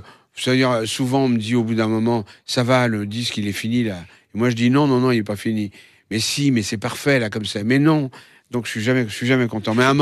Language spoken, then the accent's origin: French; Nogent-sur-Marne, Île-de-France, France; Alors, donc, j'ai passé toute mon enfance à Nogent.